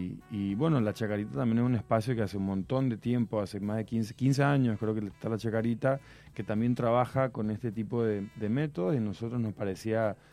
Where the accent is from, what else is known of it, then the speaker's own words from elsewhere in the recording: Paraguay; now in Córdoba, Argentina; yo, por ejemplo, me vine de Paraguay a Córdoba diciendo, voy a seguir aprendiendo, voy a formarme.